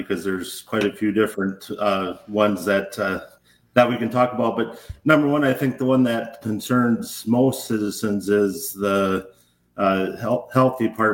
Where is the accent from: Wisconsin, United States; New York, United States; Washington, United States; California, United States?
Wisconsin, United States; Cashton; if there's an outbreak in Cashton, Wisconsin, which is my hometown, of any kind of health concern